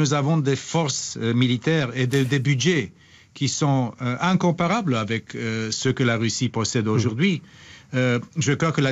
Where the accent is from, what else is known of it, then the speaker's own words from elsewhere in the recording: Romania; French is a second language; now in France; dans mon pays d'origine, la Roumanie